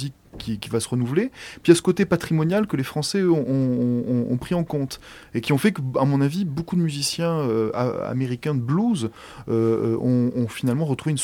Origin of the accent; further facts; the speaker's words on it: France; beaucoup de choses qui aussi me correspondent en tant que Français